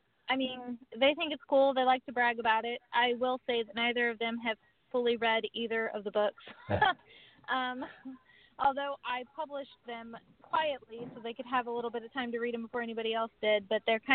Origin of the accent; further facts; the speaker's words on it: Missouri, United States; I'm from Missouri originally.